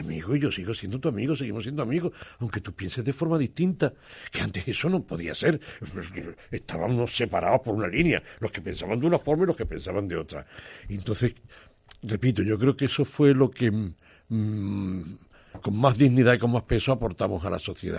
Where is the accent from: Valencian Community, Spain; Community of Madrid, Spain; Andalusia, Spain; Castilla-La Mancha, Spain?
Andalusia, Spain; Jaén; lo que sucedía en mi tierra, en Andalucía, sobre todo en Jaén